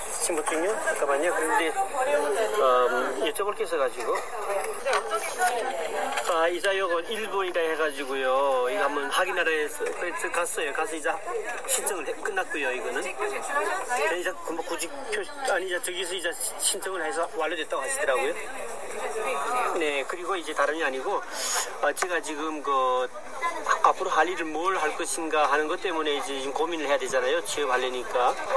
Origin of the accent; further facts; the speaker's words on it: North Korea; 제가 북한서 왔거든요.